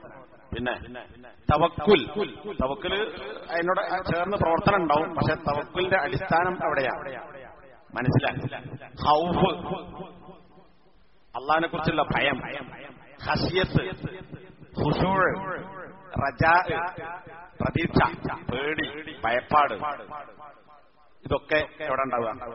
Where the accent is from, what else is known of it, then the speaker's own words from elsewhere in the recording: Koduvally, Kerala, India; ഇപ്പൊ എന്റെ നാട്ടില് കൊടുവള്ളി, അവിടെ മറ്റേ ഈ നക്ഷബന്തി തരീഖത്തിന്റെ ആൾക്കാരുണ്ട്.